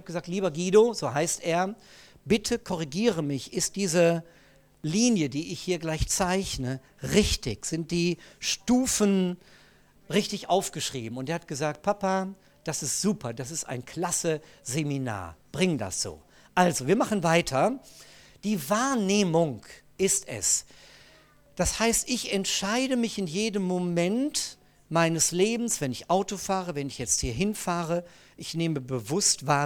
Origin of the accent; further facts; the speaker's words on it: Bielefeld, North Rhine-Westphalia, Germany; als wir damals unseren Jugendkeller hatten, bei uns in Bielefeld, das war 1974, 1973 fing das an, schon etwas eher sogar.